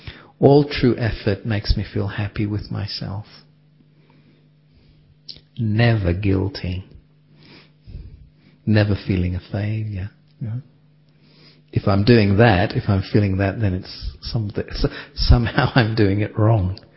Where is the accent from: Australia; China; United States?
Australia; like I was brought up in Australia